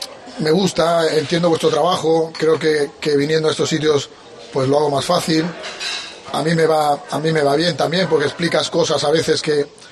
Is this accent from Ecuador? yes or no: no; Cádiz, Andalusia, Spain; De Cádiz, Cádiz.